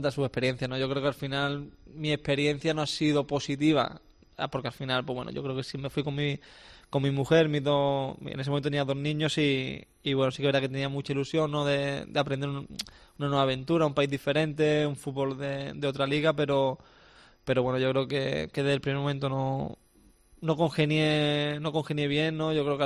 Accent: Málaga, Andalusia, Spain; Que yo creo que al final soy malagueño y eso es indiscutible

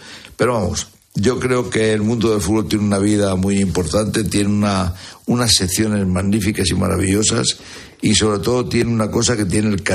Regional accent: Spain; y sobre todo soy español

